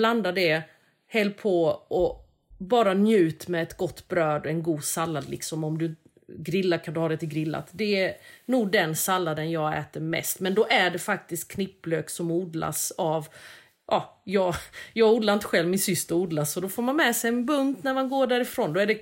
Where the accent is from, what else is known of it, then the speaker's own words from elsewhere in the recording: Växjö, Kronoberg County, Sweden; de rätterna jag serveras där, eller som jag har vuxit upp med i Växjö